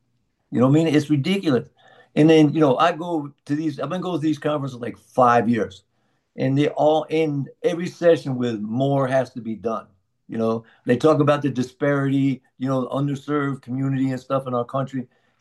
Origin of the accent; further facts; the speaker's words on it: Kansas City, United States; I mean, here in my hometown in Kansas City, they have a free clinic with four locations.